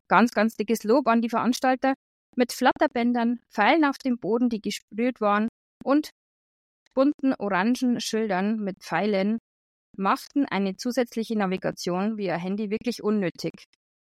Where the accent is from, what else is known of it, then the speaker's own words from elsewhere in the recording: Sulzbach-Rosenberg, Bavaria, Germany; Das ist Fahrzeit ungefähr 1:10 von meiner Heimatstadt Sulzbach-Rosenberg entfernt.